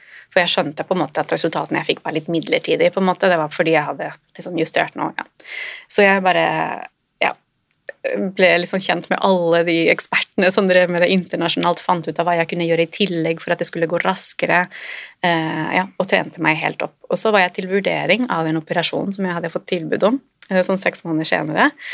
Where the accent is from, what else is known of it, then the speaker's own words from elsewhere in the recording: Spain; Jeg vokste opp i Spania, så det var noen spanske nettsider som jeg heldigvis kunne lese.